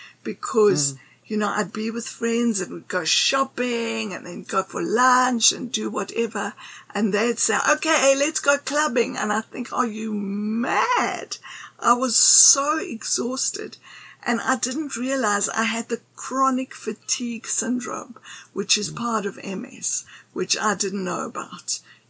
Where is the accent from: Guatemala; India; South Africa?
South Africa; born there; I am a South African because I was born here, but that Greekness is so much a part of my internal life and being.